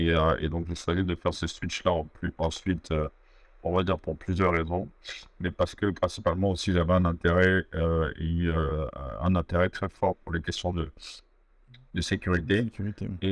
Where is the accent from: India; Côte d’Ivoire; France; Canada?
Côte d’Ivoire; je suis ivoirien.